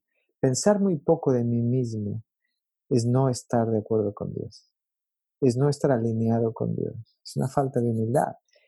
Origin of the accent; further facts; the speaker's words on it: Ecuador; Y uno de pronto se da cuenta que yo tengo que lidiar, yo vengo de Ecuador, ¿verdad?